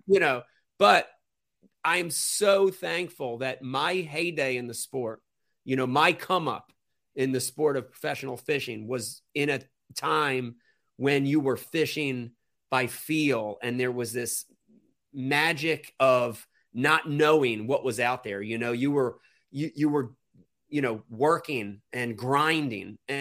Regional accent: New Jersey, United States; I'm from Jersey. It doesn't go down in Jersey like it does in other places.

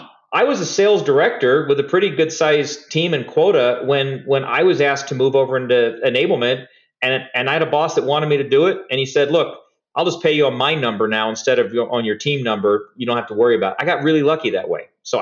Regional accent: Hollywood, Florida, United States; And, you know, I grew up in South Florida, near Fort Lauderdale, a place called Hollywood.

